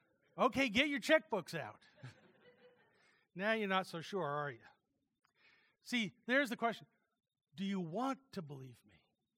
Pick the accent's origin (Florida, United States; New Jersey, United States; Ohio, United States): New Jersey, United States; Now, I know it's a cliche because I'm from New Jersey.